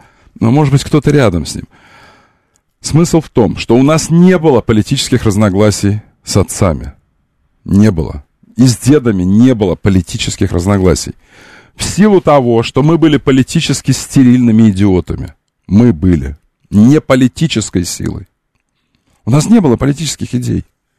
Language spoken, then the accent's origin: Russian; Ukraine; Я украинец. Я украинец.